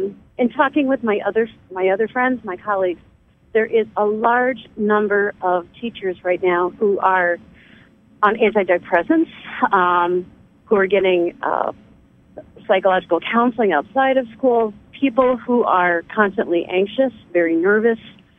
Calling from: Rhode Island, United States; I am calling from Rhode Island.

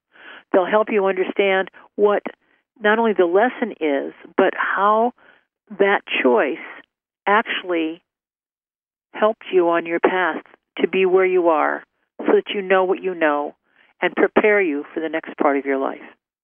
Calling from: Ohio, United States; I'm calling from Ohio

